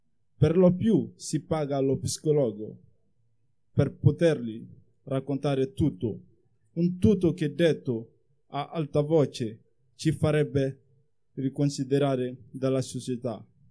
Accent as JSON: {"language": "Italian", "country": "Mali", "second_language": "Italian", "moved": "yes", "lives_now": "Italy", "said": "da dicembre 2014 sono in Italia e vengo dal Mali"}